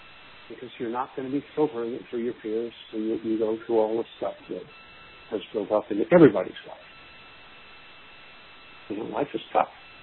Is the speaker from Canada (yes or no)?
no; England, United Kingdom; moved away; was not popular to be English, and I was attacked and abused and made fun of until I got rid of my accent.